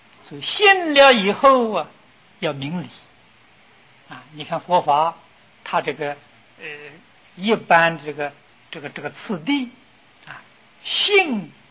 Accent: China; 真正领大众在一起修行是我们中国人啊

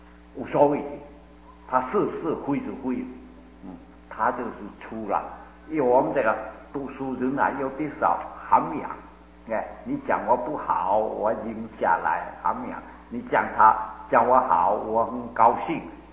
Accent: Guangdong, China; 哎，我是广东人，还在广东的这块地里

